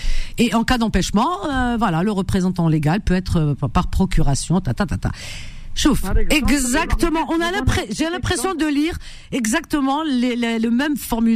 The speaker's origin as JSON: {"language": "French", "country": "France", "said": "chez nous, en France"}